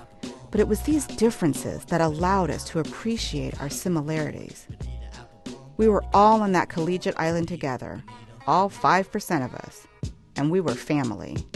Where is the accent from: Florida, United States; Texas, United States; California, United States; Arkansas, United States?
California, United States; I grew up in Orange County, California, the product of highfalutin private schools, where I was often the only brown speckle in the classroom.